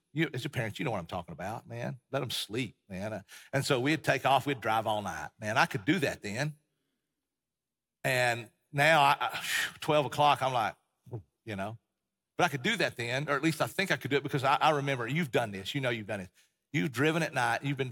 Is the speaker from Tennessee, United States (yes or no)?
yes; Tennessee, United States; also born or lived in Texas; we lived in Texas for when we went to seminary in Texas, and we grew up in East Tennessee, Appalachian Mountains.